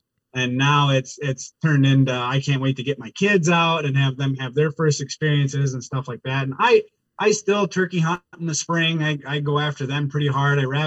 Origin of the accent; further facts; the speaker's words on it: Wisconsin, United States; Okay. Well, so I born and raised in Wisconsin